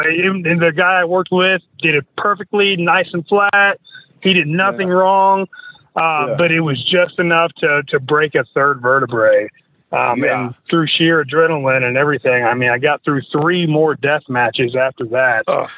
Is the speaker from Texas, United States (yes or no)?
no; Indiana, United States; I grew up in Southern Indiana and frequently went to the Evansville USWA shows.